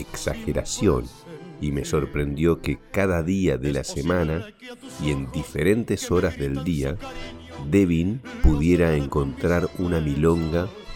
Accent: Argentina; also born or lived in Buenos Aires; now in Uruguay; soy argentino, aunque vivo en Uruguay desde hace ya casi 9 años. Y después de vivir muchos años en Buenos Aires y Montevideo

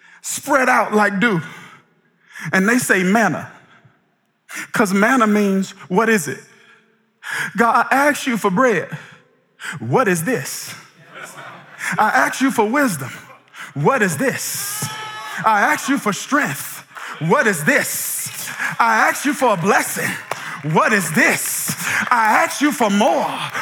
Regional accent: Mississippi, United States; I'm originally from Mississippi

